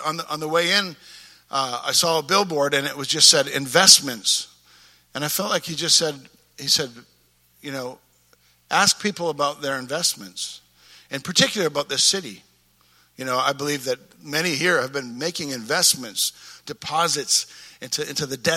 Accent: Canada; moved away; Worship wasn't even a thing back in the day when I showed up in 86. I came from Canada

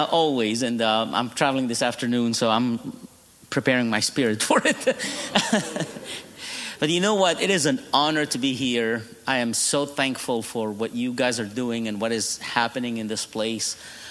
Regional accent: Cairo, Cairo Governorate, Egypt; English is a second language; I was born and raised in Cairo, Egypt.

